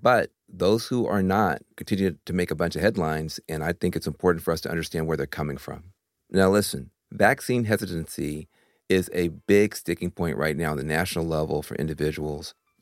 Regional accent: Tennessee, United States; You know, I was raised in the church, and you're from Florida. I'm from Tennessee.

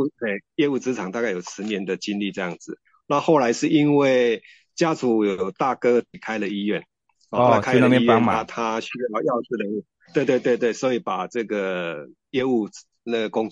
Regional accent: Gangshan, Kaohsiung, Taiwan; born there; 主持人好，我自我介绍，我是出生于冈山

